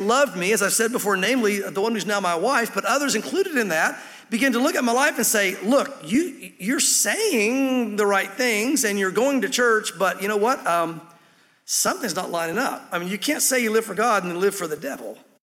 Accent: the South, United States; It didn't hurt that I grew up in the South and we're known as the Bible Belt

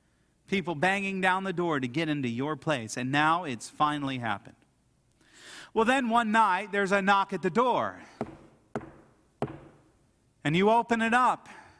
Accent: Dayton, Ohio, United States; It was a very nice home in the neighborhood I grew up in Dayton, Ohio.

